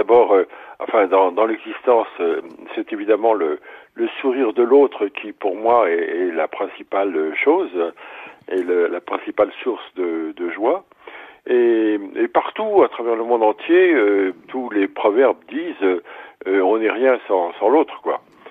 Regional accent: Brittany, France; c'est pas forcément parce que je suis breton que je me retrouve en Corse

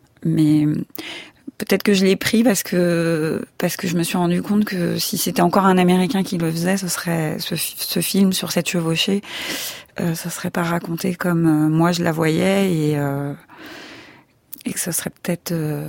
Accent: France; ma légitimité à faire ce film-là en tant que Française.

